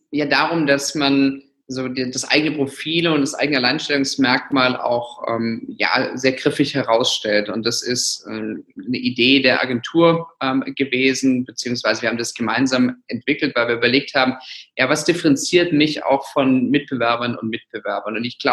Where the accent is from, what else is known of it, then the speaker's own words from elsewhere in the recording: Stuttgart, Baden-Württemberg, Germany; Stuttgart ist meine Heimatstadt. Ich bin in Stuttgart geboren und aufgewachsen, knapp 19 Jahre dort gelebt, meine gesamte Schulzeit verbracht